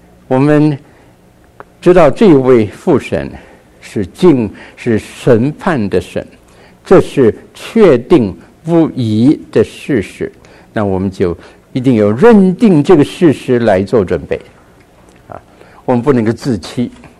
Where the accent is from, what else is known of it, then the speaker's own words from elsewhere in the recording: China; 我们中国人这个从前君主制度的时代，那些臣民向君主是愚忠啊